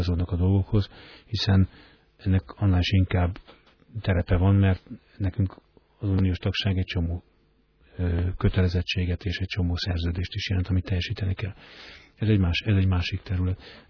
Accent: Hungary; Azért mi magyarok vagyunk. Lehetünk szocialisták, lehetünk fideszesek, MDF-esek, SZDSZ-esek, de magyarok vagyunk.

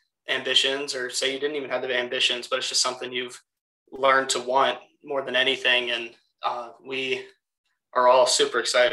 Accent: Columbus, Ohio, United States; she and my grandpa, they lived a couple hours away in Canton, and I grew up in Columbus.

